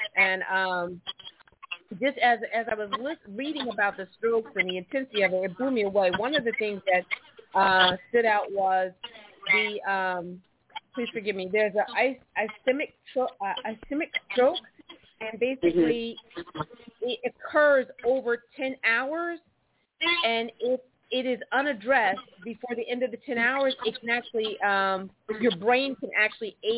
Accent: New Jersey, United States; I'm from New Jersey, and my freshman year, I was on the freshman float at Carolina.

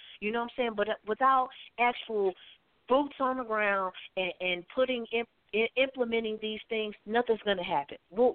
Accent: St. Louis, Missouri, United States; Yeah, I said it. I'm from St. Louis.

